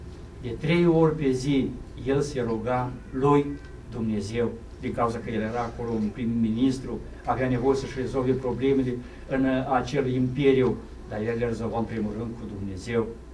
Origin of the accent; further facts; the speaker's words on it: Romania; now in Israel; familia mea, dar eu sunt român, deci soția este evreică